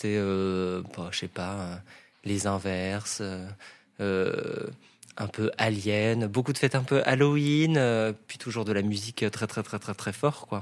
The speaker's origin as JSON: {"language": "French", "town": "L'Haÿ-les-Roses", "region": "Île-de-France", "country": "France", "tie": "born or raised there", "also_born_or_lived": "Paris", "said": "j'ai grandi en banlieue parisienne, à L'Haÿ-les-Roses, qui est une belle ville dans le Val-de-Marne. Dans le 9-4, j'ai passé toute mon enfance dans la même maison, un petit pavillon de banlieue. Voilà, je suis né à Paris, dans le 15e."}